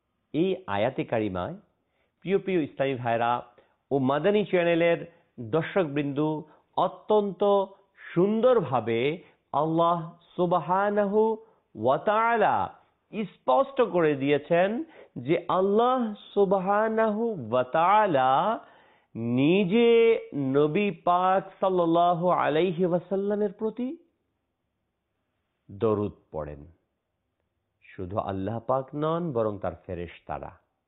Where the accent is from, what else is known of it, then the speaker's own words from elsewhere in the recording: Bangladesh; যেমন আমি বাংলাদেশি, আমি বাংলা ভাষায় বিভিন্ন কাসিদা পাঠ করি